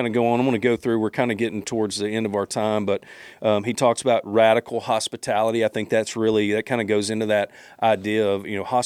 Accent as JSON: {"language": "English", "region": "Arkansas", "country": "United States", "said": "I'm from Arkansas, but I can."}